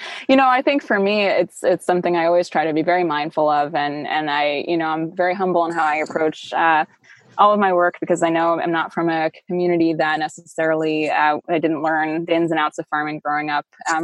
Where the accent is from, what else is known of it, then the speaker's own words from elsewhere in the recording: New York City, New York, United States; I grew up in New York City.